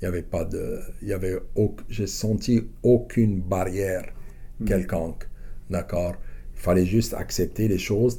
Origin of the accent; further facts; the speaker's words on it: Casablanca, Casablanca-Settat, Morocco; born there; Moi, je suis du Sud. D'accord? Je suis du Sud. Je suis à Casablanca. Je suis né à Casablanca.